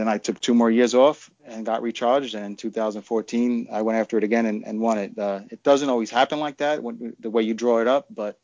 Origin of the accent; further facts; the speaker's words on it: Queens, New York, United States; I grew up in Queens, New York, right outside of New York City.